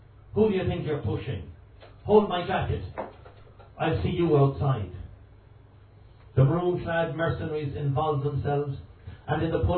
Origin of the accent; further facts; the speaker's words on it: County Mayo, Ireland; It is a poem from when I was growing up in Mayo, where I come from.